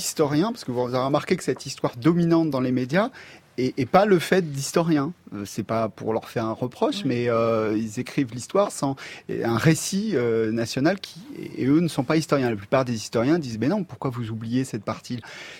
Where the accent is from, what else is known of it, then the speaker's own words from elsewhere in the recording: Nouvelle-Aquitaine, France; je m'en fous, je viens du Poitou.